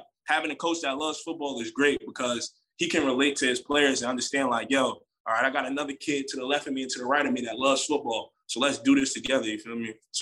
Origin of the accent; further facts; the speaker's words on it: New York, United States; I'm from New York. Yeah. So it's like, yeah. We got everything out there.